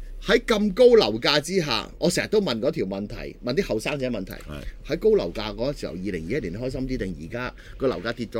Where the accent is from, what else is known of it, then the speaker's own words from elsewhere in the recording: Hong Kong; 但係當我哋香港人第一次見到金管局所公布呢個15.9年嗰陣時候咧